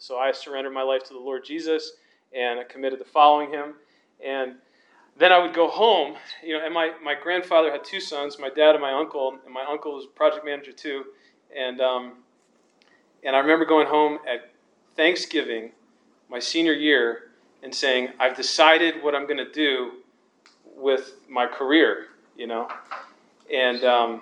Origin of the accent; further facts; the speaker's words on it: Maryland, United States; So I grew up in Maryland. My dad was a project manager, and he worked for companies that had contracts with the Navy.